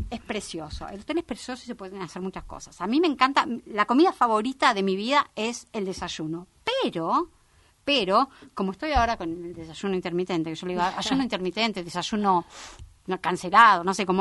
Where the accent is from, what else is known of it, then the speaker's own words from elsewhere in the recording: Argentina; los argentinos podemos decir cualquier cosa, porque total tenemos sangre un poco de cada cosa.